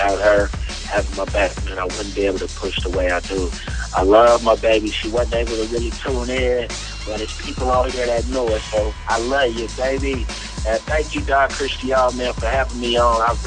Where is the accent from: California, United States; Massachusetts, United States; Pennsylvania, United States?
California, United States; Vallejo; I'm from Vallejo. That's where the homie … from. He's from the Bay Area also